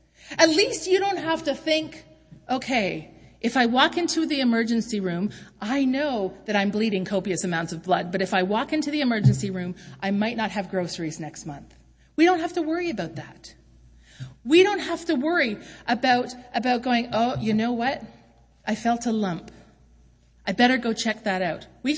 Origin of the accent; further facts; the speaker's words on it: Canada; We have great rights and freedoms being Canadian.